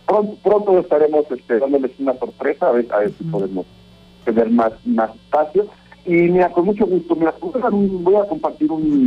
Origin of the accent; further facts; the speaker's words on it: Morelos, Mexico; Somos latinos, somos de sangre caliente, y los moreleses pues nos gusta mucho estar con correo, echar baile.